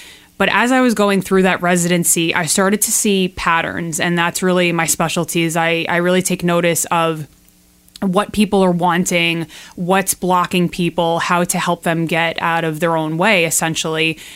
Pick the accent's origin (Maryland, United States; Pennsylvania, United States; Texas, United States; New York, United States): New York, United States; accent: Long Island; So you'll probably hear from my accent, I'm from Long Island.